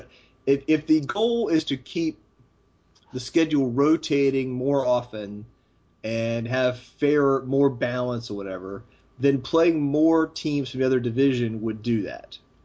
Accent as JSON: {"language": "English", "town": "Atlanta", "region": "Georgia", "country": "United States", "tie": "born or raised there", "said": "I grew up in Atlanta. The Auburn-Georgia rivalry means something to me"}